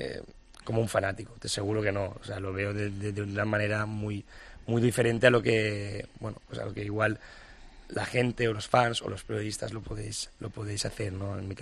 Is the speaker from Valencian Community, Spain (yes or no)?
yes; Valencia, Valencian Community, Spain; Valencia es mi tierra